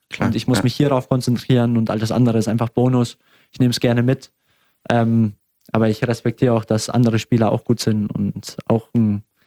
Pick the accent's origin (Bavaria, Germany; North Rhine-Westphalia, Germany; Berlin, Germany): Bavaria, Germany; Augsburg; Und ich will natürlich am liebsten hier in Augsburg bleiben. Es ist meine Heimat, meine Familie ist hier, meine Freunde sind hier.